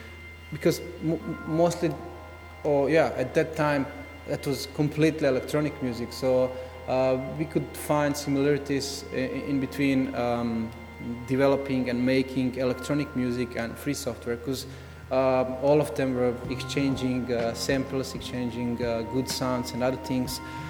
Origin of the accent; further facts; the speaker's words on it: Croatia; I'm from Croatia, Multimedia Institute.